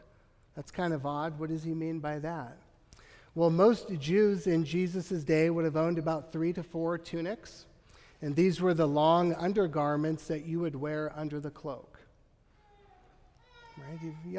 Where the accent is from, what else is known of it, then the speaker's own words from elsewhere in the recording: United States; I cherish the fact that I'm an American citizen